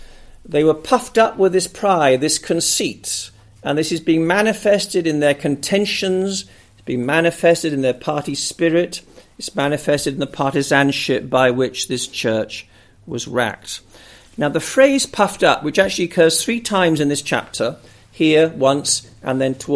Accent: Wallasey, North West England, United Kingdom; It so happens that as I was growing up on Merseyside in Wallasey as a young lad, just across the River Mersey from Liverpool, it could be pretty cold in the winter.

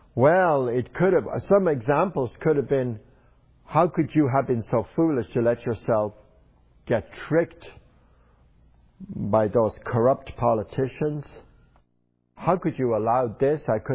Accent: Ireland; The Irish, growing up in Ireland, were known to have our Irish temper

